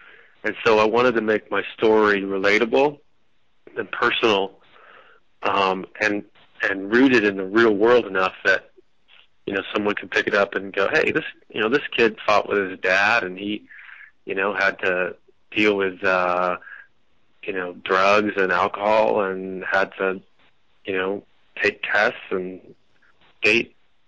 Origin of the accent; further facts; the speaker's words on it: California, United States; And I was raised in the San Gorgonio Mountains. I guess they're just north of Palm Springs. And first 8 years of life, were outdoors